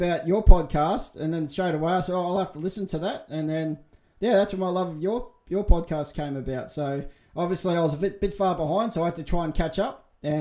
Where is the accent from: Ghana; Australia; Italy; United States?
Australia; I'm actually an Australian soldier